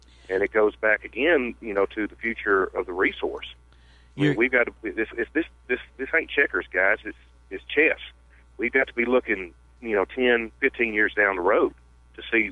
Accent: Selma, Alabama, United States; I'm a child of the Black Belt. I grew up in Selma, Dallas County.

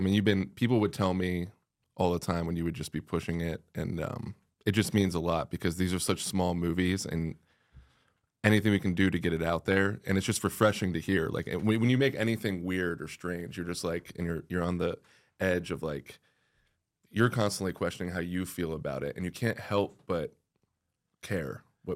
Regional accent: Tampa, Florida, United States; Yeah, I grew up in Tampa, and he did too, in the St. Pete area.

